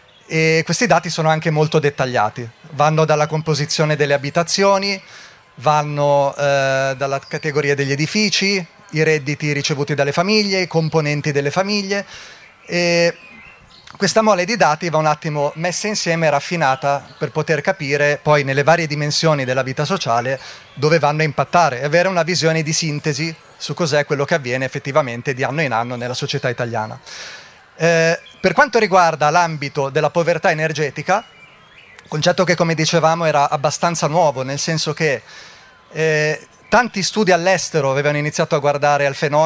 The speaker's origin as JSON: {"language": "Italian", "town": "Milan", "region": "Lombardy", "country": "Italy", "said": "Io poi sono milanese, ascoltatore della radio"}